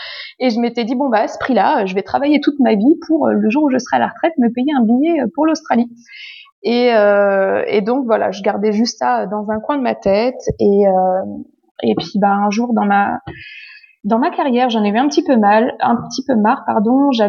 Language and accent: French; Nancy, Grand Est, France; Moi, je suis de Nancy à la base.